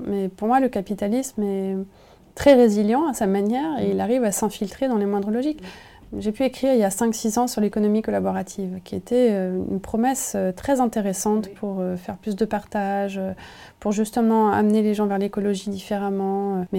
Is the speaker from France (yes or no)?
yes; Nevers, Bourgogne-Franche-Comté, France; J'ai grandi en Bourgogne, à Nevers, un endroit où il n'y avait pas trop de, pas trop de maisons. Ça s'est construit. J'ai vu l'urbanisation.